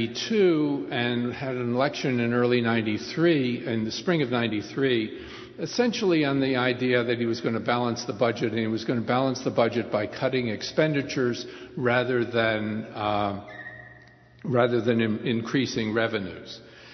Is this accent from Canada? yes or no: yes; Ontario, Canada; I'm from Ontario